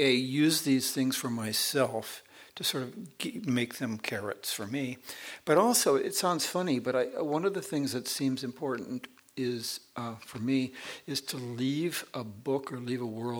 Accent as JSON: {"language": "English", "town": "Cleveland", "region": "Ohio", "country": "United States", "tie": "born or raised there", "said": "growing up in the Midwest in Cleveland and people telling me that this was the world and how happy I was to be there"}